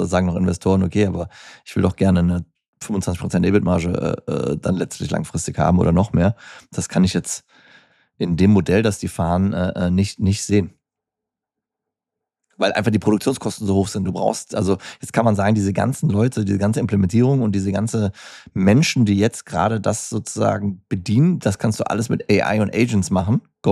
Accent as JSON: {"language": "German", "town": "Hürth", "region": "North Rhine-Westphalia", "country": "Germany", "said": "Ich komme aus Hürth bei Köln."}